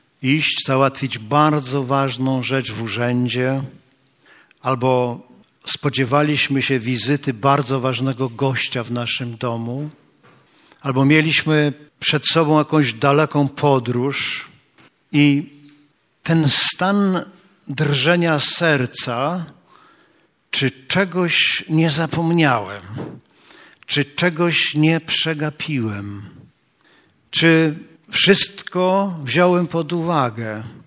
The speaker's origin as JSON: {"language": "Polish", "town": "Gdańsk", "region": "Pomeranian Voivodeship", "country": "Poland", "said": "bo my z Gdańska powinniśmy od czasu do czasu przynajmniej poczytać z Biblii Gdańskiej"}